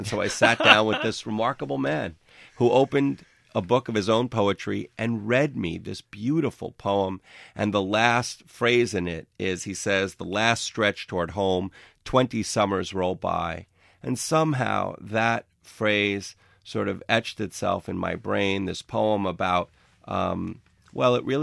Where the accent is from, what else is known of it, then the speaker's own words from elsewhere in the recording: Englewood, New Jersey, United States; now in New York City, United States; Well, I live in New York City. I grew up in Englewood, New Jersey, just over the George Washington Bridge.